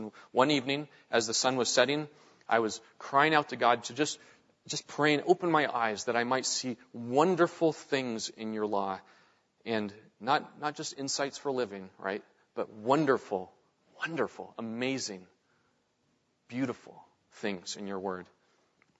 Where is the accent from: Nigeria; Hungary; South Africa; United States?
United States; Pacific Northwest; I'm originally from the Northwest. I'm not from Seattle, but I've been to Seattle.